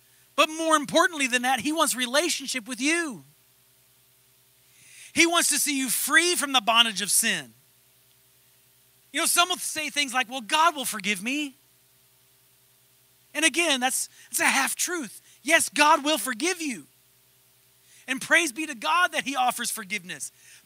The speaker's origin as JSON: {"language": "English", "town": "Dumas", "region": "Texas", "country": "United States", "tie": "born or raised there", "said": "Or if you grew up where Jeanette and I grew up in Dumas, Texas, the mascot was a demon."}